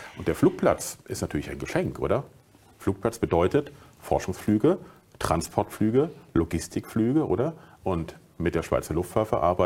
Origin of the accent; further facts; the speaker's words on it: Berlin, Germany; Ich bin in Berlin aufgewachsen, in einem Randbezirk.